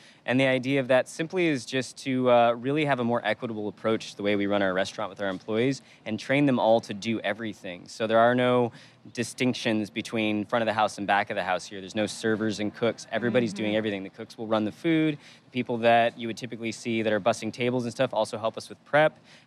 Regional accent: Michigan, United States; And I've had a lot of apples. I grew up in Michigan.

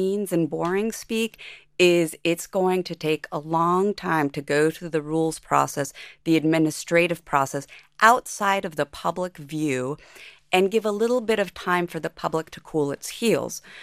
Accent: Arizona, United States; I was born and raised in Arizona, which is an open carry state. I live in Texas

